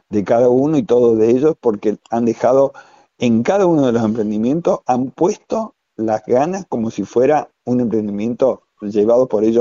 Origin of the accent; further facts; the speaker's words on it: Santa Rosa de Calamuchita, Córdoba, Argentina; Mi pueblo natal, vale decir que es mi pueblo natal, ¿no?